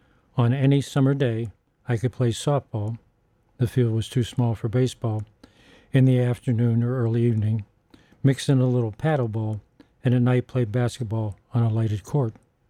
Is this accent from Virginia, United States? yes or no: no; Pittsburgh, Pennsylvania, United States; I played ball all year round when I was growing up in Pittsburgh